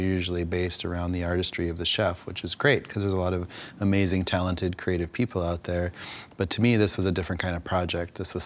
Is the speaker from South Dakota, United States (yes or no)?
yes; Pine Ridge, South Dakota, United States; Growing up on Pine Ridge, where there was massive amount of unemployment, massive amount of alcoholism and going on back in the late 70s and early 80s when I was a child.